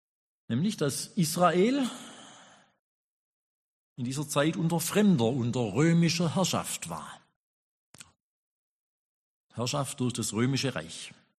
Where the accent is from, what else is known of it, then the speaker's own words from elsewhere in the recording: Baden-Württemberg, Germany; Als Schwabe bezahlt hat man den Namen dafür